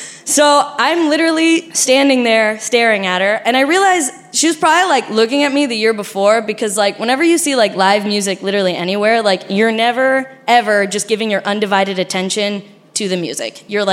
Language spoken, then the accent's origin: English; Argentina; accent: Argentinian; Because like my accent sounds completely not Mexican. My accent is Argentinian because I'm Argentinian.